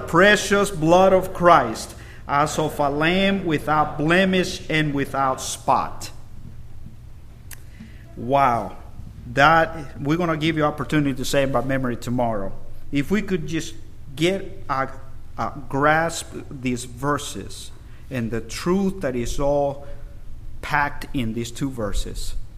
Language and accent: English; Dublin, Georgia, United States; I come from Dublin, Georgia. And that's a little bit far away.